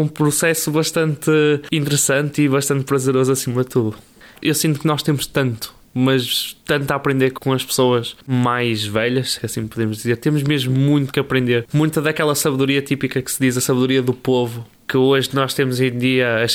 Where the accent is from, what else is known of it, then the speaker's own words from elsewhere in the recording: Porto, Portugal; tenho 20 anos, sou do Porto